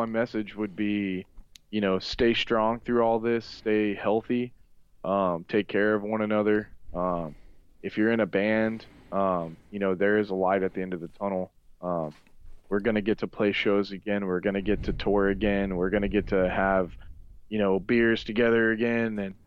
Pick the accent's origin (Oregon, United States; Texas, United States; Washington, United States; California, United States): Texas, United States; Fort Worth; I'm from Fort Worth, Texas, you know. Like … I grew up on